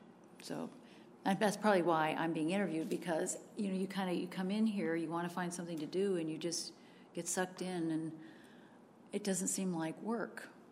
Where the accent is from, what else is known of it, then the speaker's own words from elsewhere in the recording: Burbank, California, United States; I was raised in the West. I was an original Valley girl. I was born in beautiful downtown Burbank. And my father and mother had settled in the Valley, San Fernando Valley, after World War II.